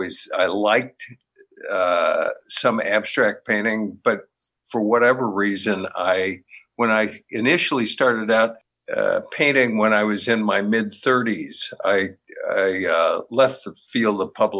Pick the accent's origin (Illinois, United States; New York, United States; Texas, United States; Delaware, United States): Illinois, United States; Champaign; I grew up downstate in Champaign, Illinois